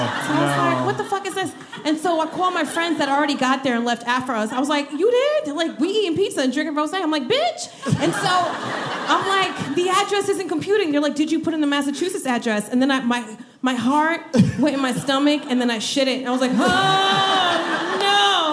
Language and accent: English; Jamaica; And we're both Jamaican.